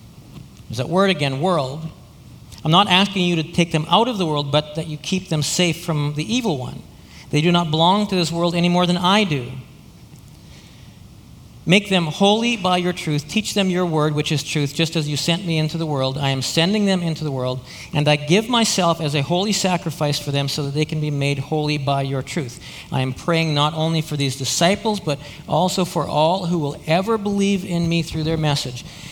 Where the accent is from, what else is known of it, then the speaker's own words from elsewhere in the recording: Alberta, Canada; I'm from Alberta, and I didn't know a lot about salmon fishing before.